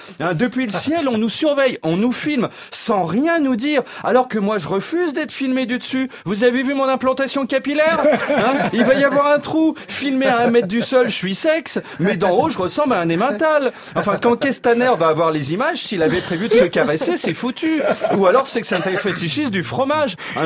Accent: Brittany, France; quand j'étais jeune, en Bretagne, que je pleurais sur la plage en jouant de la harpe

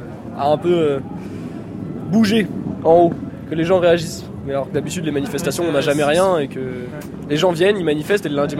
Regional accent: Île-de-France, France; Et à côté pareil, du 91.

